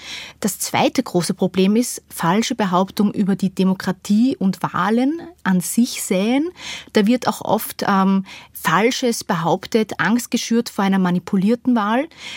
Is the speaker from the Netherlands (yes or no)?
no; Austria; Ich muss Ihnen sagen, ich bin Österreicherin